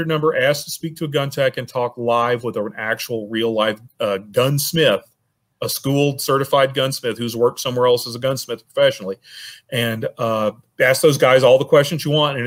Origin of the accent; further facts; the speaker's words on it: Arkansas, United States; I grew up in Arkansas. You may hear it in my voice from time to time, and I will say things like, y'all